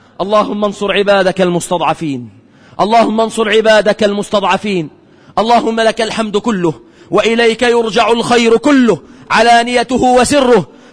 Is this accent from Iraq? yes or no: no; Egypt; بلادنا مصر